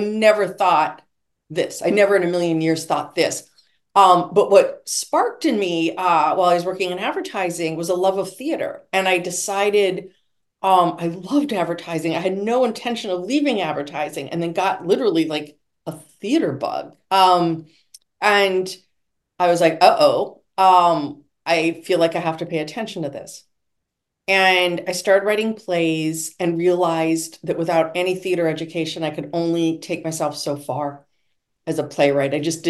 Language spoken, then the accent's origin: English; Duluth, Minnesota, United States; I grew up in Duluth, Minnesota.